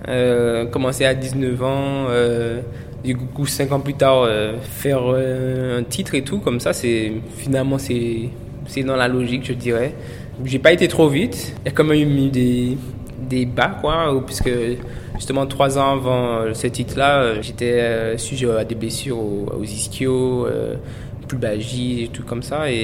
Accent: Martinique; now in France; Principalement pour les études, parce que comme quand je suis parti de Martinique, j'avais fait cette année-là, j'ai fait 5e au championnat de France espoir.

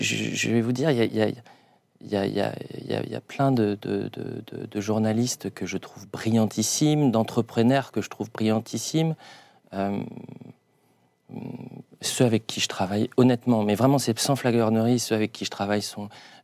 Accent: Paris, Île-de-France, France; À Paris, mais aussi un peu dans le sud-est.

